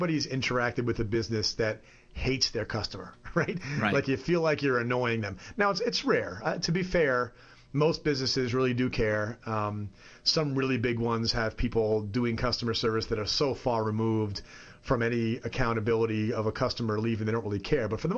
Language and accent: English; New York, United States; So I'm from New York.